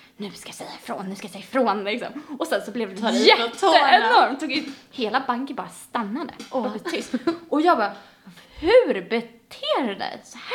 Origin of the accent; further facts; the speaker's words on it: Sweden; Men när jag är hemma i Sverige ska jag verkligen bli påverkad av att folk inte kanske hjälper varandra så mycket.